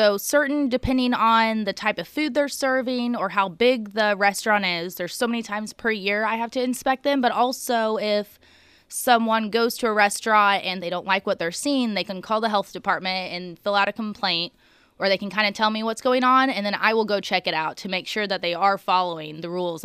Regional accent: Lawrenceville, Illinois, United States; I am originally from Lawrenceville, Illinois.

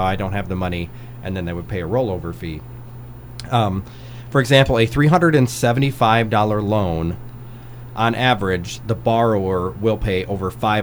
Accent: Illinois, United States; I have a couple of my friends that were in Ragbri from my hometown in Illinois.

